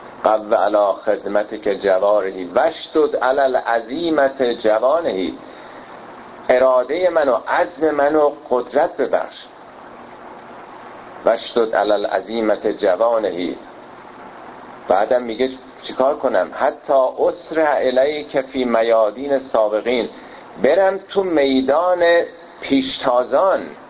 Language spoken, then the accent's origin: Persian; Iran; دابلاش برای ما ایرانی هستیم و با شعر و ادبیات ارتباط بیشتر داریم